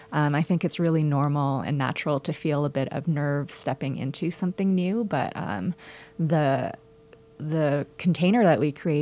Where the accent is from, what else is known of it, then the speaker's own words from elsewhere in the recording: Canada; also born or lived in Mexico; I'm a divorced single mom, and I lived, prior to moving here, I'm from Canada originally, but I lived in Mexico, and so I kind of relocated here.